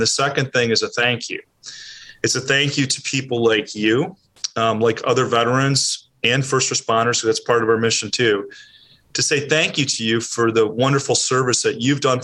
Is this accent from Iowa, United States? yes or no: no; Chicago, Illinois, United States; not too far away from where I grew up in the Chicago area.